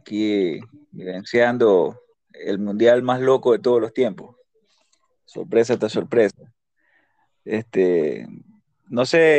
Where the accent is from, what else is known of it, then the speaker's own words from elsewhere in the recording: Ecuador; obviamente somos ecuatorianos